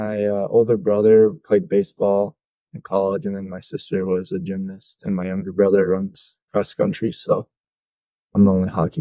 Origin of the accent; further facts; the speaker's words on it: Ashland, Wisconsin, United States; I'm from Ashland, Wisconsin.